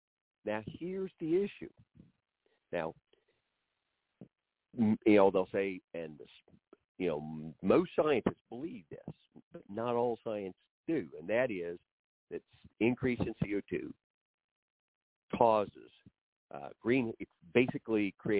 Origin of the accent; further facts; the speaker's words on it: Oklahoma, United States; We never had snow when I was growing up in Oklahoma before Christmas, let alone blizzards.